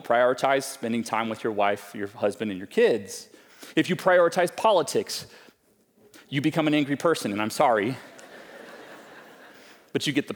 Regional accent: Santa Fe, New Mexico, United States; You see, in the high school years for me, I grew up in Santa Fe. Don't hold that against me.

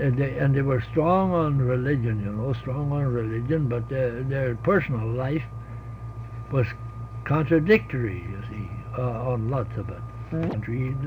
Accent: Michigamme, Michigan, United States; born there; I was born in Michigamme, Michigan, and I was baptized in the Methodist Church.

